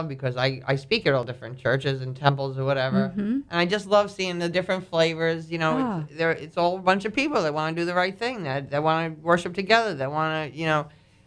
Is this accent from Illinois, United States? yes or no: no; New York, United States; Catherine and I actually... We're both from Long Island. We went to rival high schools.